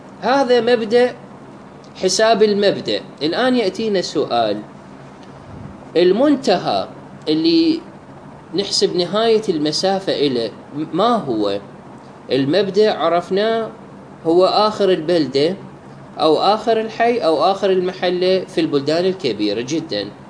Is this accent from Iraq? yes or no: yes; Baghdad, Baghdad Governorate, Iraq; born there; now in Najaf, Iraq; مدينة بغداد وطني الثاني، يعني أنا مولود في بغداد بس أنا موجود في النجف، هنا عندي مقر عمل إلي.